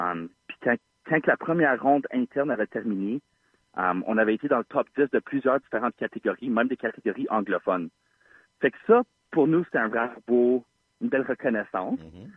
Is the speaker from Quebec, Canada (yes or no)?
no; Ontario, Canada; dire qu'on est franco-ontarien puis qu'on est fiers